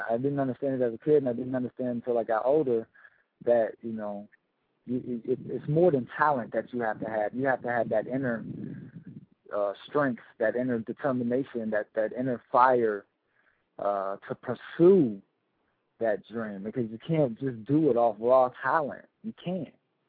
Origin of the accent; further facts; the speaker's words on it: Springdale, Ohio, United States; born there; I was born in Cincinnati, Ohio, to pinpoint it, Springdale, Ohio, in 1978, November 4th, 1978.